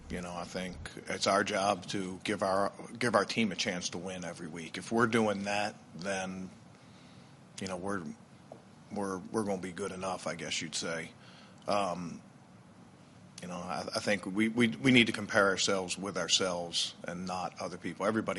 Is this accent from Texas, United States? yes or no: no; Baltimore, Maryland, United States; I mean, I grew up in Baltimore, but I love the Vikings because I like those two guys.